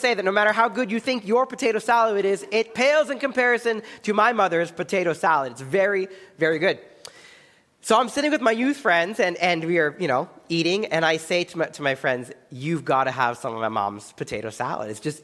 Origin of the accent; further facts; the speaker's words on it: Ottawa, Ontario, Canada; I grew up in Ottawa and I went to a church there